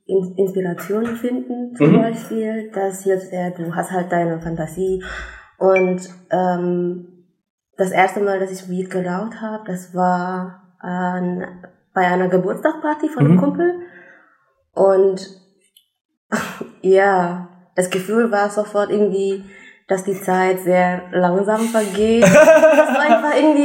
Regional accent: Bandung, West Java, Indonesia; German is a second language; Ich komme aus Bandung.

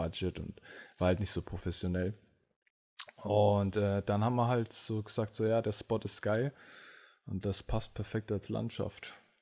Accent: India; Ich bin Inder.

